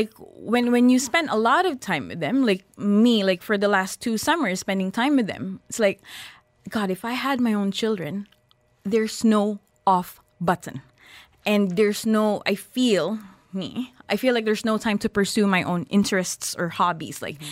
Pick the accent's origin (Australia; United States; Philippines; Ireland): Philippines; I mean, look, I'm Filipino, right?